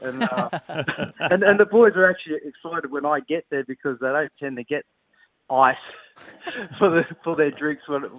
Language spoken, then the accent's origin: English; Australia; I'm Australian.